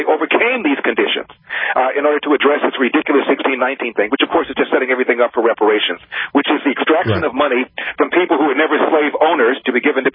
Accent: United States; I'm born and raised in America. I'm an American who is black.

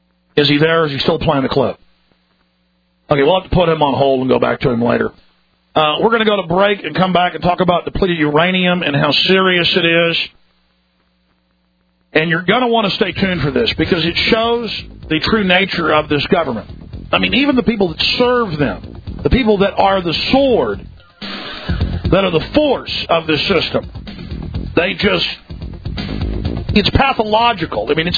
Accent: Texas, United States; Well, I mean, I'm a Texan, and you call me a Southerner.

